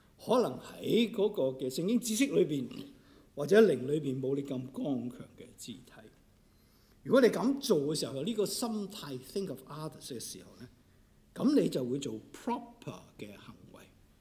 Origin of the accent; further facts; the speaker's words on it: Canada; 我哋加拿大人同英國人都一樣